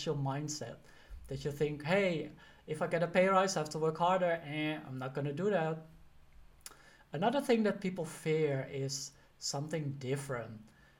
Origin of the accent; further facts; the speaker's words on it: Netherlands; I'm from the Netherlands, and they always say like, oh, just be normal.